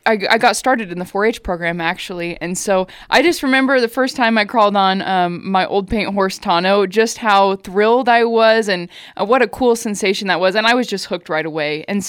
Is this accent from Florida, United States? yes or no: no; Hays Center, Nebraska, United States; Yeah, so I grew up in Hays Center, Nebraska. I graduated from Maywood High School in 2018.